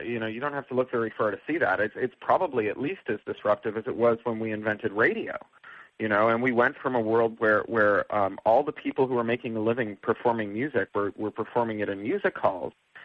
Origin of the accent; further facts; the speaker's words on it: Toronto, Ontario, Canada; very famous Canadian band from my hometown of Toronto